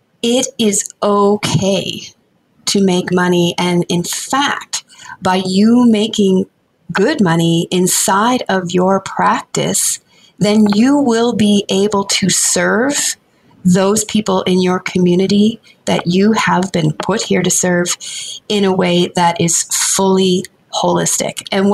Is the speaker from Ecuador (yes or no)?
no; Nova Scotia, Canada; I grew up in Nova Scotia